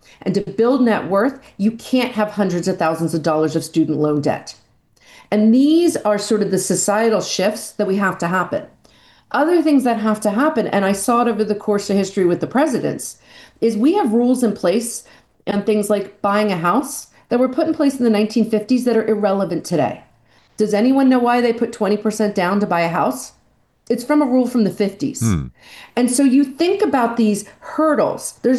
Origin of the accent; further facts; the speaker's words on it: Cape May, New Jersey, United States; now in California, United States; And I'm sitting here in Cape May, New Jersey today, my hometown, although I live in California. And when I was growing up in the 70s and 80s, this was a very small town.